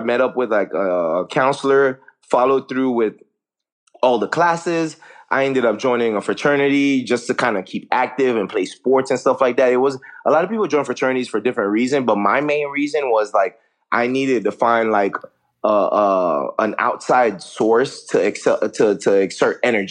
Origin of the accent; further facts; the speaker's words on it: Haiti; when I was a kid, bro, growing up in Haiti, I had never gone to the dentist at all.